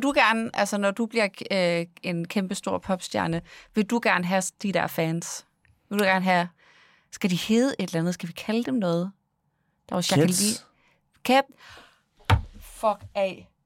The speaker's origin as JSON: {"language": "Danish", "region": "North Denmark Region", "country": "Denmark", "said": "Det er fordi, jeg er fra Nordjylland. Det er lidt svært for mig."}